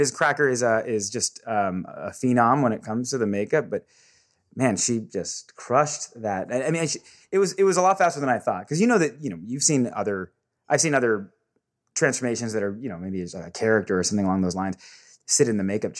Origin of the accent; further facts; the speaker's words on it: California, United States; I think partly I grew up in California. I've done theater, studied theater at UCLA